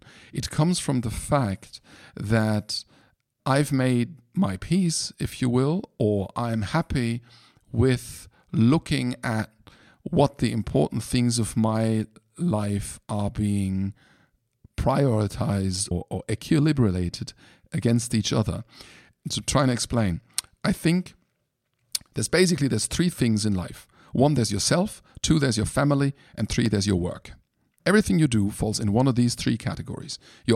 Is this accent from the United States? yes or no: no; Germany; I was brought up in Germany.